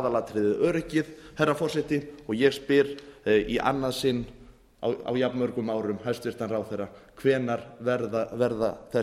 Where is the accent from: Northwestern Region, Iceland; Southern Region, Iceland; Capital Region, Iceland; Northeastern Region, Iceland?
Northeastern Region, Iceland; Siglufjordur; Ég vil minna það í mínum heimabæ og Siglufirði